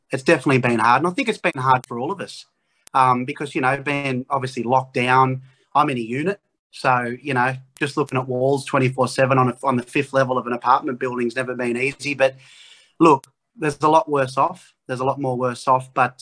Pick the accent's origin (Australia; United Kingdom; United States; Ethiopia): Australia; Narromine, New South Wales; I was born in Narromine, which is about 80 kilometres east of Albert. And went back out there as 3 or 4 days old and grew up there pretty much my whole life.